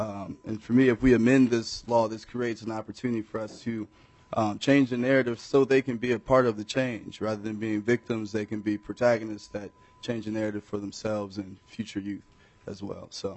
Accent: Chicago, Illinois, United States; now in Minnesota, United States; I'm coming from Chicago, being a Chicago native, transitioning as my family. It took a leap of faith for us to come to Minnesota

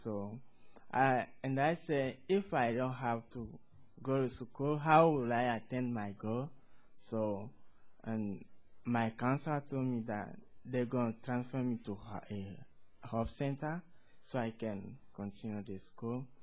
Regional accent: Togo; English is a second language; also born or lived in Ghana; now in United States; I'm from Togo. I came to the United States at the end of September 2005.

